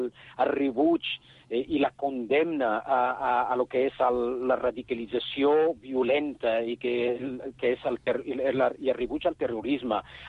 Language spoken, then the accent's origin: Catalan; Catalonia, Spain; com a musulmans i com a ciutadans i com a catalans